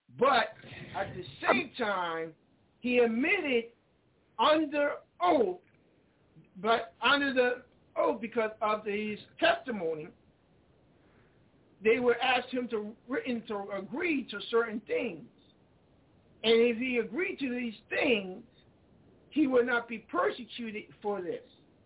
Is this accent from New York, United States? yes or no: no; Boston, Massachusetts, United States; I like them Boston creams. I'm from Boston, man.